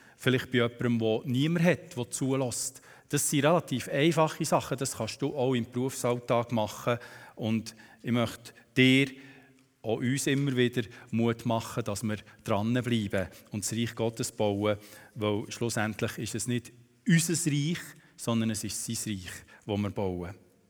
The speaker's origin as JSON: {"language": "German", "country": "Switzerland", "said": "Wir sind in einem fremden Land als Schweizer, Bürger von dieser Nation hier."}